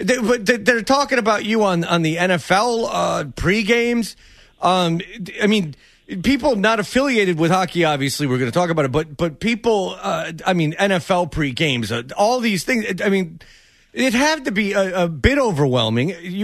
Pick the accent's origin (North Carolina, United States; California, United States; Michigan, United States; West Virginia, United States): Michigan, United States; Farmington Hills; I'm from Farmington Hills, my friend, so don't...